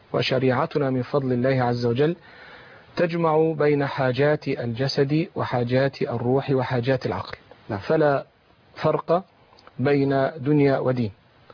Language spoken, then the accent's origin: Arabic; Beheira, Egypt; born there; من مواليد البحيرة سنة 63